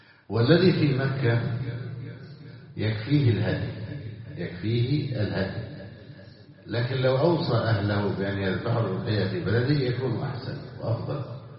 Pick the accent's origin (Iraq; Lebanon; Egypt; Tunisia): Egypt; وعندنا في مصر مثلا بكم ألف،